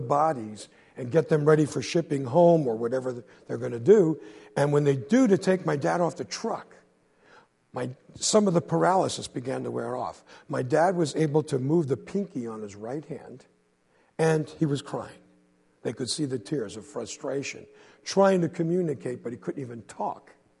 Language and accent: English; Brooklyn, New York, United States; And I started growing up in Brooklyn. And I guess I was about 4 or 5.